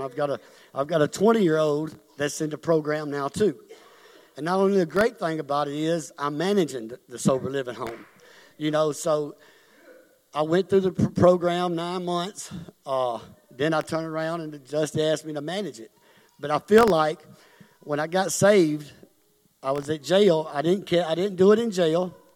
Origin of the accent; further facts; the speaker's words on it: Columbus, Mississippi, United States; I'm from Columbus, Mississippi. I'm 47 years old.